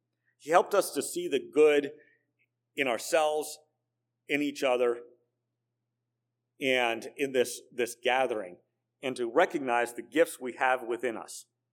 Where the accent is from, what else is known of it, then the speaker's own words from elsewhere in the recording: Pittsburgh, Pennsylvania, United States; moved away; You know, when I was growing up in Pittsburgh, I thought that everybody got their drinking water from rivers. As I moved to other parts of the country